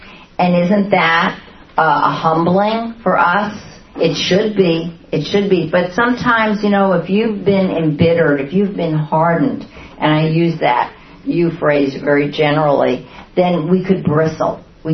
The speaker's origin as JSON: {"language": "English", "town": "Bronx", "region": "New York", "country": "United States", "said": "I'm from the Bronx. You know, I lived in an apartment building. But we had chickens on the fourth floor."}